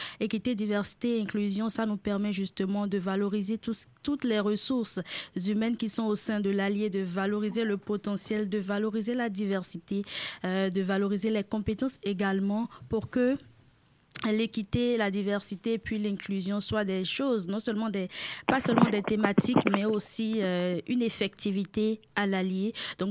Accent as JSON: {"language": "French", "country": "Benin", "lives_now": "Quebec City, Canada", "said": "je suis béninoise, je suis étudiante au doctorat en communication publique ici même à l'Université Laval."}